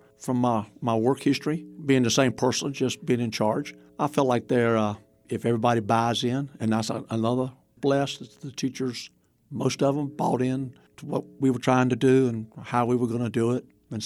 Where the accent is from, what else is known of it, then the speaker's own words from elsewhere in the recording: Raleigh, North Carolina, United States; I said, okay, I'm going to Raleigh. I'm from Raleigh. I can stay with my parents if I want to.